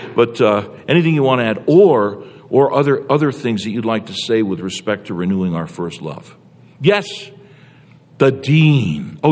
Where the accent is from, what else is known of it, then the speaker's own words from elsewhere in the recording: New York, United States; No, I'm from New York. New Yorkers don't know how to ask questions.